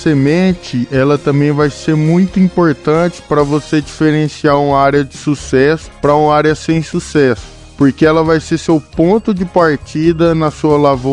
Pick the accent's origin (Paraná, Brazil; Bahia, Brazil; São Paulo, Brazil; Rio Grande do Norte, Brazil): São Paulo, Brazil; Tupã; tenho 22 anos, sou de Tupã, São Paulo, universitário da UEMP aqui de Bandeirantes e estou no quarto ano de agronomia.